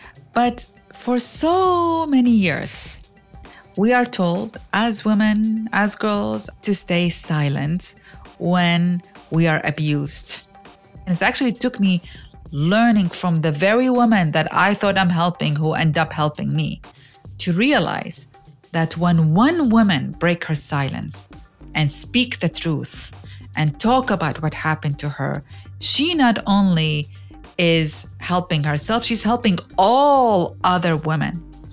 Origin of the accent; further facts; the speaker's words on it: Iraq; English is a second language; Well, I grew up in a war zone. I grew up in Iraq, and when I was a child, there was a war between Iraq and Iran.